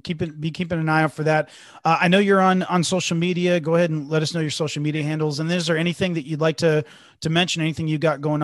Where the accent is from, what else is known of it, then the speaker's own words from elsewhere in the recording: California, United States; being born and raised in the Bay Area, it was a huge deal for me.